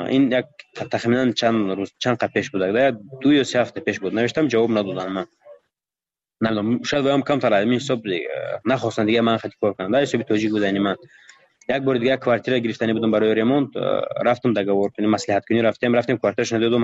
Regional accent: Tajikistan; من تاجیکم گفتم از تاجیکستانم

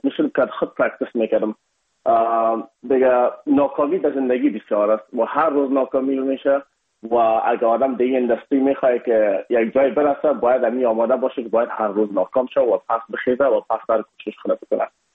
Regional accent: Afghanistan; now in India; بخصوص ما از افغانستان هستیم یکم یک لهجه و فرق داشت.

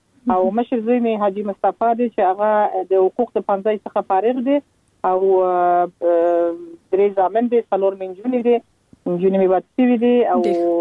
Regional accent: Kandahar, Afghanistan; born there; موږ خپل چې په کندهار کې پیدا سول، او زما اولادونه په کندهار کې پیدا سو

